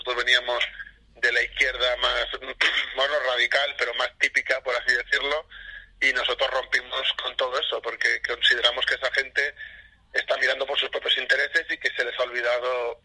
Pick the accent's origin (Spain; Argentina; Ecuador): Spain; Que no se olvide que nosotros somos españoles